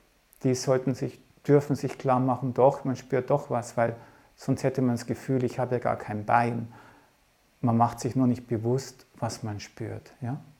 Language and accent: German; Bavaria, Germany; Und ich komme jetzt aus dem Bayerischen, darum ist für mich das R-Sprechen, das sogenannte rollende R, recht einfach.